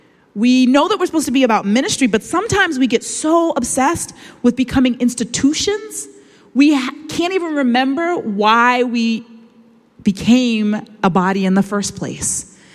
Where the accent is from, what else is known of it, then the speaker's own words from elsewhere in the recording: Boston, Massachusetts, United States; now in Cambridge, United States; I grew up in Boston. As much as I love Cambridge, as I said, I went to church here.